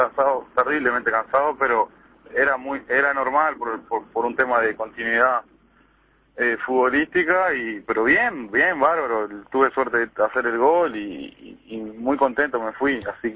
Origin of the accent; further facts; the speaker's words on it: Paso de los Toros, Tacuarembó, Uruguay; born there; now in Maldonado, Uruguay; No, soy de Paso, nací en Paso de los Toros, pero vivo hace muchísimo. Soy de Maldonado, prácticamente.